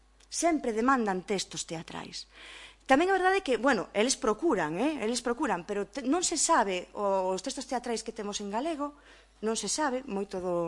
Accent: Maniños, Galicia, Spain; son de Maniños, e se coñece desa zona, está a Fene, e logo unha das parroquias semirurais en Maniños que está pegada a Mugardos.

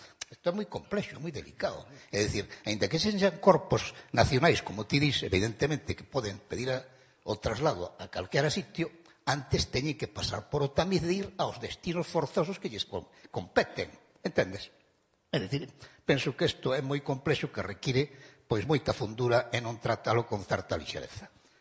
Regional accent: Galicia, Spain; Estamos falando en Galicia, son galego

